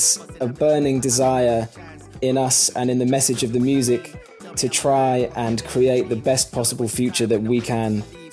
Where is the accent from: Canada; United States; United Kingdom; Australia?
United Kingdom; the white British members of the band, I don't really connect with my own personal cultural background as British music.